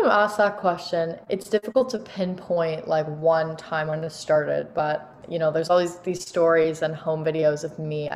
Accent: Toronto, Ontario, Canada; Born and raised downtown Toronto, city girl.

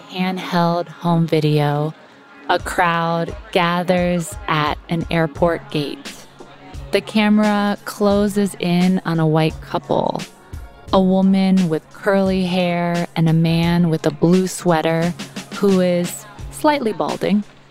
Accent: Ohio, United States; I'm from Ohio.

